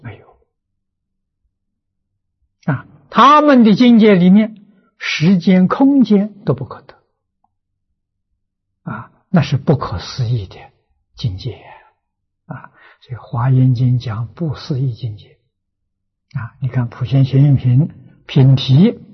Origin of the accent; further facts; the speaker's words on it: China; 外国人叫磁场啊，啊，我们中国人叫气氛呢